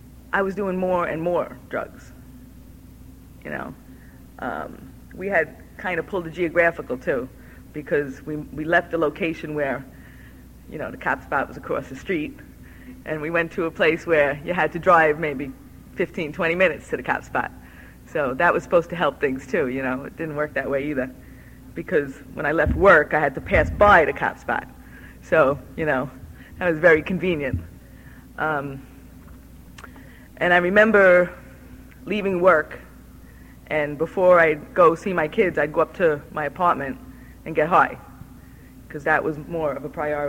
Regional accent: Brooklyn, New York, United States; I'm from Kings Bay area, Brooklyn, New York.

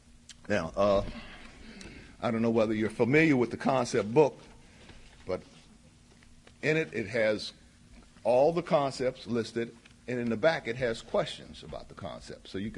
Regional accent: Maryland, United States; I'm from the Tri-County area of Southern Maryland. That's where my home group is.

